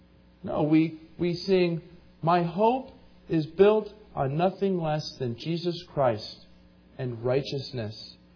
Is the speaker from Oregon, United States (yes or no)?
no; Ventura, California, United States; born there; I was born in Ventura